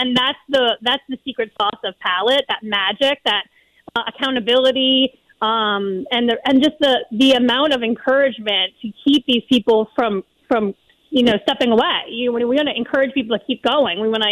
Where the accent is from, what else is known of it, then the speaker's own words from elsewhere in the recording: New Orleans, Louisiana, United States; now in New York, United States; I am originally from New Orleans and live in upstate New York now.